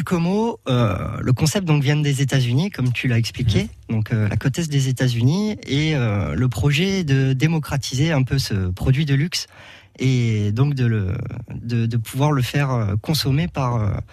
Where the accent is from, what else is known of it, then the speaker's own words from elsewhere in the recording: Nice, Provence-Alpes-Côte d'Azur, France; j'avais envie de pouvoir proposer ça en France, et surtout dans ma ville natale, à Nice.